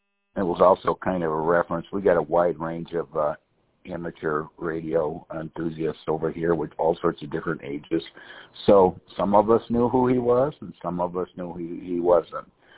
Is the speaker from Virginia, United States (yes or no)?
no; Warren, Michigan, United States; And it's kind of a polite way of saying we're from Southeast Michigan, you know, rather than try to say, oh, my suburb is, you know, 10 miles northeast of Detroit.